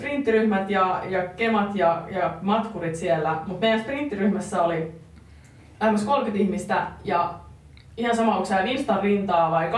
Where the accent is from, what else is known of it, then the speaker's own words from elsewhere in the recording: Mikkeli, South Savo, Finland; Ja mä oon itse Mikkelistä kotoisin.